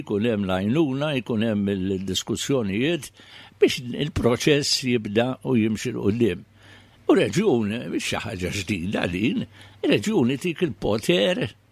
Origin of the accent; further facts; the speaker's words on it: Gozo, Malta; U allura dak aħna mbagħad minn Għawdex obbligati li nagħmlu dak illi l-liġijiet jimponu fuqna.